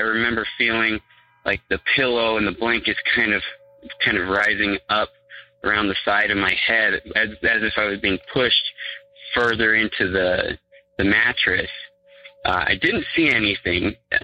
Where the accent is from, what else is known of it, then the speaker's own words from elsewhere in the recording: Utah, United States; I'm from Utah, so safe guess, I am Mormon.